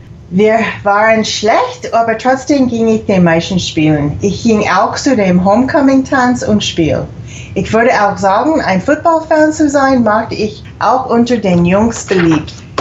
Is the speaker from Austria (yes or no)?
no; Idaho, United States; Viele in meiner Jugend waren in Idaho 49er-Fans.